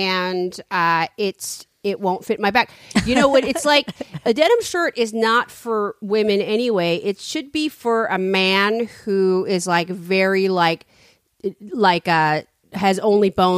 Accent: San Francisco, California, United States; I'm from San Francisco.

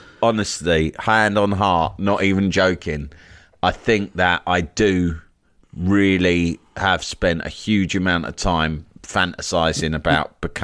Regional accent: Barnes, London, United Kingdom; Well, you know I live In my hometown here in Leafy Barnes, is where he met his unfortunate end.

